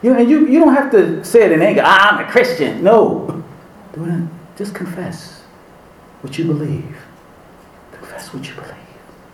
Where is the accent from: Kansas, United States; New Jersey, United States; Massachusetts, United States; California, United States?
New Jersey, United States; Newark; I wish it was illegal then, when I grew up in Newark.